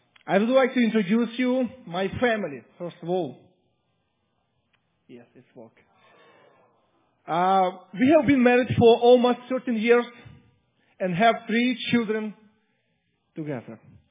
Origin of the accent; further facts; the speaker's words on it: Ukraine; English is a second language; I came from Ukraine.